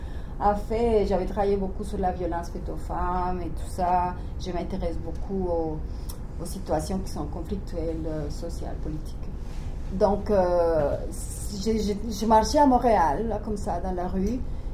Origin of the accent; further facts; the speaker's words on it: Colombia; parce que bon, je viens de Colombie